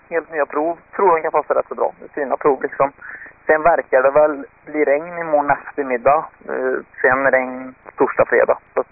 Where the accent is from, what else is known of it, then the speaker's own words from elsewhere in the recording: Sweden; Nej men jag åkte som hemma i Sverige.